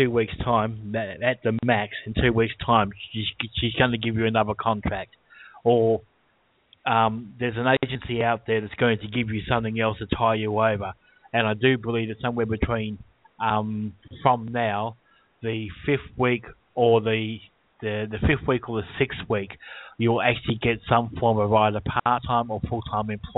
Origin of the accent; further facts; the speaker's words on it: Australia; Yes, I do, and I'm Australian.